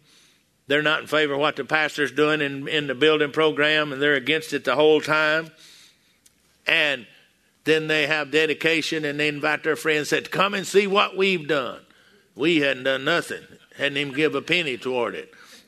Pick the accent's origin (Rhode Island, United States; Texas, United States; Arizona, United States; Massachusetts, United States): Texas, United States; I'm from Texas, and down there in Texas, what they told him, they said, shut up, you old blind beggar.